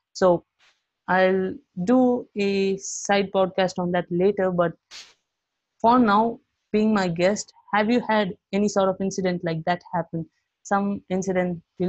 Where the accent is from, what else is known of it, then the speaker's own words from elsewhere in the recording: Chennai, Tamil Nadu, India; Yeah, I'm from Chennai. So, Chennai, South Tamil Nadu, right?